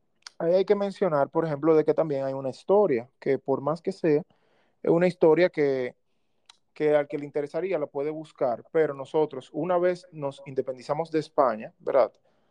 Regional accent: Dominican Republic; nosotros, como dominicanos que tenemos nuestra identidad

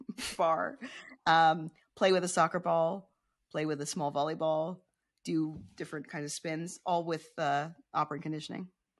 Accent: Roswell, Georgia, United States; So I grew up in Marietta, Roswell, Georgia.

